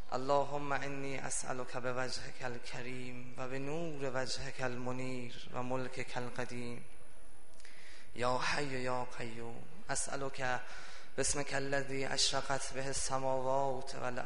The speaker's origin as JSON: {"language": "Persian", "country": "Iran", "said": "گفتم آره من ایرانیم."}